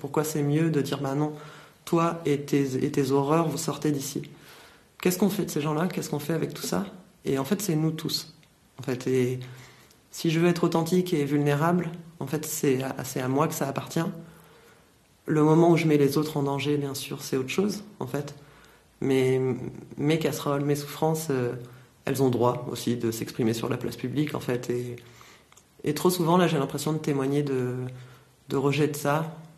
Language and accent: French; Normandy, France; also born or lived in Montpellier / Berlin; Moi, j'ai grandi en Normandie et après, j'ai vadrouillé dans beaucoup de lieux différents, dans beaucoup de lieux collectifs différents, voilà, entre Montpellier et Berlin, principalement, et après un petit peu partout dans le monde.